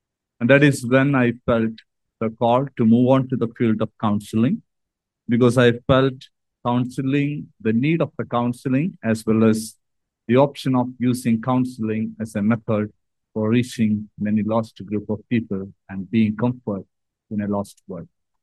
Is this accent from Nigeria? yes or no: no; Thiruvananthapuram, Kerala, India; English is a second language; I born and brought up in Trivandrum, the capital city of Kerala in southern part of India.